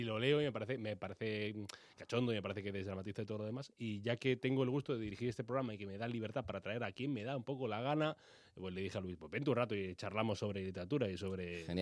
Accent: Granada, Andalusia, Spain; now in Madrid, Spain; Yo que soy de Granada

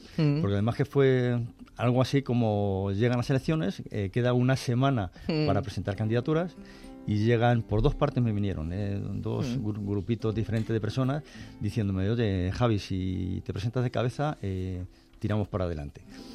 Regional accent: Chinchón, Community of Madrid, Spain; Yo nací en Chinchón, he vivido, aunque he trabajado en Madrid, pero he vivido siempre en Chinchón.

